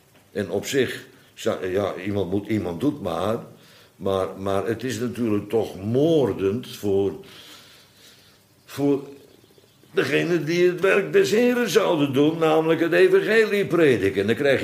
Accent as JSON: {"language": "Dutch", "country": "Netherlands", "said": "Maar wij zijn wel Nederlanders."}